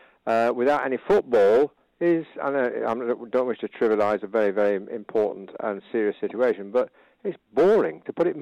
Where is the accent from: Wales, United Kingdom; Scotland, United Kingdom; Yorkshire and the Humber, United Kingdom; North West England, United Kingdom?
North West England, United Kingdom; Oldham; I was born and bred in Oldham.